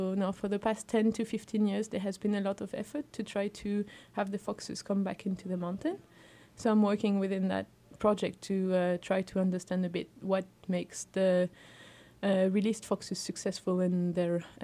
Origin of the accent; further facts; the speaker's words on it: France; English is a second language; now in Norway; I'm originally from France, but I'm now living in Norway.